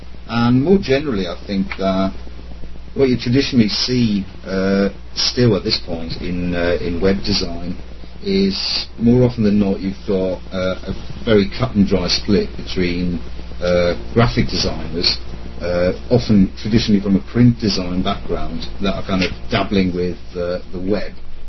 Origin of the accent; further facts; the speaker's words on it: Italy; also born or lived in Germany / Switzerland; now in United Kingdom; I'm originally German, but I grew up in Italy and then went to school in Switzerland before ending up over here in the UK.